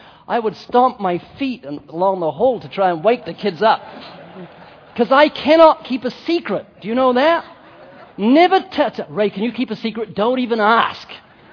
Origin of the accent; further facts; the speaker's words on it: New Zealand; I'm a New Zealander. I speak correct English.